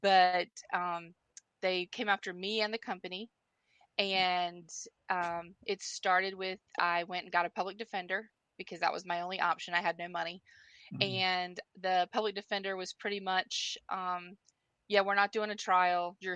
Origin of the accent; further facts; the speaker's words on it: Morehead City, North Carolina, United States; I'm from Morehead City, North Carolina.